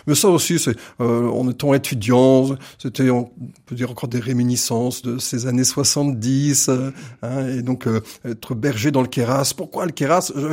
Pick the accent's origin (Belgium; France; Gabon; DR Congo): France; born there; Et je suis né en France, mais tout à fait. Juste après l'indépendance, hein, mes parents sont rentrés d'Algérie en 1963.